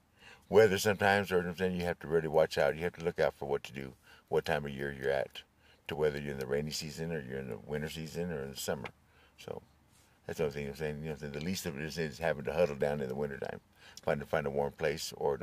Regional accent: Texas, United States; Originally, I'm from Texas.

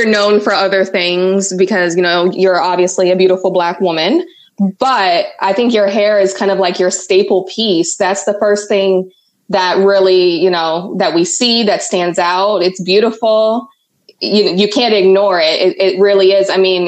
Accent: Jamaica; growing up in Jamaica, I never really paid attention to any of it.

